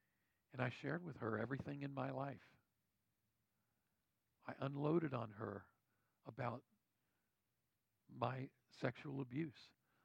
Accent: Lexington, Kentucky, United States; a ministry that was based in my hometown of Lexington.

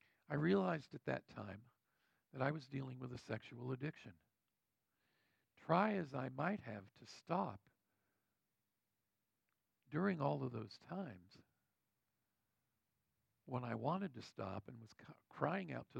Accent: Lexington, Kentucky, United States; a ministry that was based in my hometown of Lexington.

